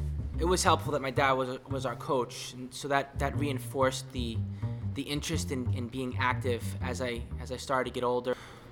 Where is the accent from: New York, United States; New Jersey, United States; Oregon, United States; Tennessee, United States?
New York, United States; Brooklyn; moved away as an adult; I grew up in Brooklyn, New York. Spent the first 27 years of my life there.